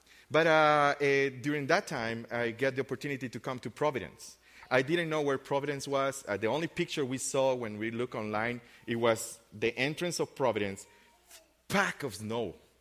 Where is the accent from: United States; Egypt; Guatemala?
Guatemala; also born or lived in Nicaragua; now in Canada; I've come from Nicaragua. I was born in Nicaragua, grew up in Guatemala, became a Christian in Guatemala in a crazy church.